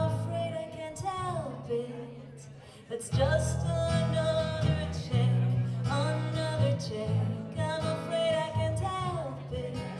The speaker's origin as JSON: {"language": "English", "country": "Chile", "lives_now": "Buenos Aires, Argentina", "said": "I'm from Chile, I live in Buenos Aires."}